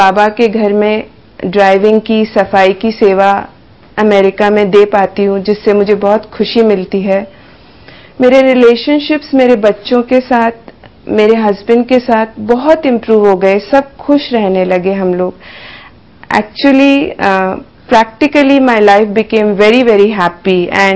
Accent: Indore, Madhya Pradesh, India; moved away as an adult; also born or lived in Mumbai; now in United States; मैं इंदौर शहर में पली बड़ी, लेकिन शादी के बाद मैं मुंबई चली गई। मुंबई में कुछ ही समय रही, उसके बाद मैं अपने हस्बैंड के साथ अमेरिका मूव हो गई।

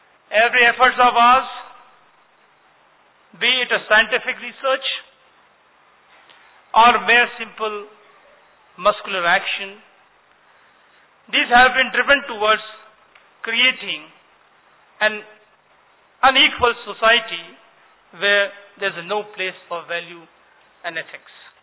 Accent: Khandwa, Madhya Pradesh, India; मैं मध्य प्रदेश का रहने वाला हूं, मध्य प्रदेश के निमाड़ांचल खंडवा का मैं निवासी हूं

